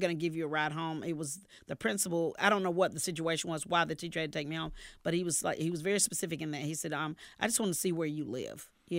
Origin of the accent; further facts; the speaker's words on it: Garner, North Carolina, United States; Oh, well, Garner was great. It was amazing.